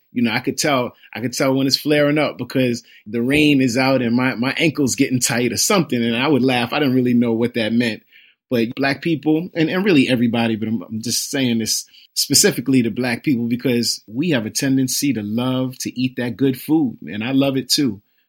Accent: New York City, New York, United States; When I was younger, I grew up in the Bronx, and there was a bus that would go straight from the Bronx in my neighborhood where I lived in Parkchester, straight out to Queens.

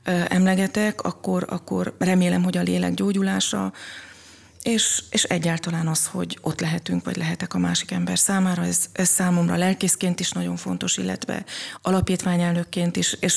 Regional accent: Săcueni, Bihor, Romania; also born or lived in Oradea; Két gyermekes családban nőttem fel, Székelyhídon, ahol ugye az ÉRTV székhelye található. Ott kezdtem ugye, pontosabban Kiskerekiben kezdtem az óvodás életemet, iskoláimat Székelyhídon, illetve majd Nagyváradon folytattam.

